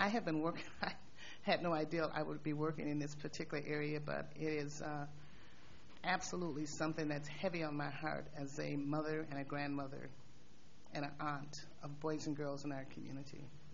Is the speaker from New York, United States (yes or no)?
no; Milwaukee, Wisconsin, United States; I was born here in Milwaukee. I've lived here all my life.